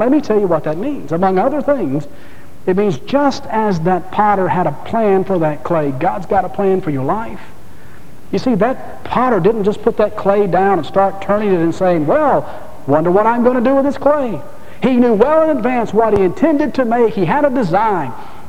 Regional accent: Atlanta, Georgia, United States; born there; But I was born in Georgia Baptist Hospital down in Atlanta.

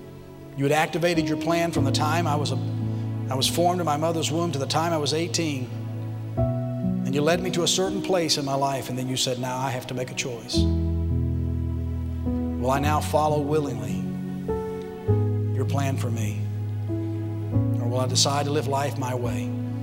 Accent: Atlanta, Georgia, United States; born there

